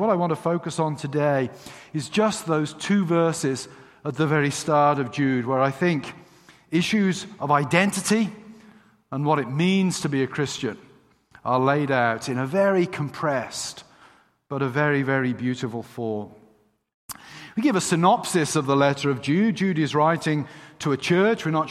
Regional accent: England, United Kingdom; I'm English.

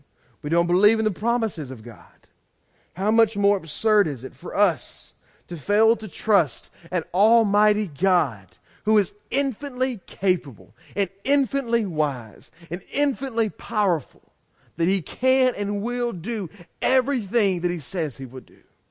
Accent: Louisiana, United States; Doesn't matter that we're Americans, doesn't matter that we're from Louisiana and we're hashtag Louisiana strong

